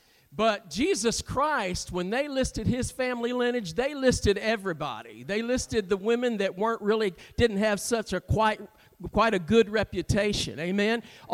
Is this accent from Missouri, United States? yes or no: yes; Missouri, United States; also born or lived in Burney; I was born in Burney, Missouri, grew up in southeast Missouri, but a time, there you go. Some of them call it Swamp East Missouri.